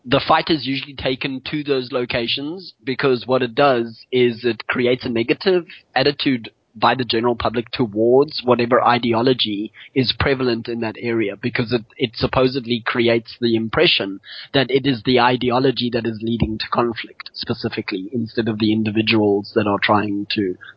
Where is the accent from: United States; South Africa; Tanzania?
South Africa; Yeah, it's being South African, I'm very familiar with protest action.